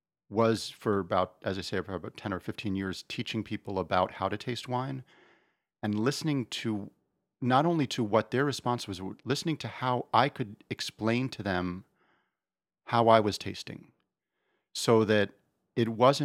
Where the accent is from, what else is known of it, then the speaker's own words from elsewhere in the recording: United States; And I say, no, I'm American. I am very much an American.